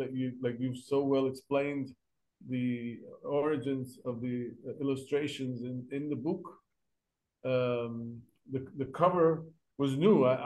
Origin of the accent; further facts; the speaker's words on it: Valencia, Valencian Community, Spain; We are from Valencia, the Mediterranean coast of Spain.